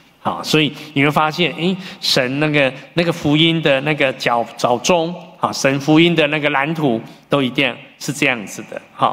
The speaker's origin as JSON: {"language": "Chinese", "country": "Taiwan", "said": "我们的前辈呢，在那我们台湾人有6位在大陆呢领受了这个得救的救恩。"}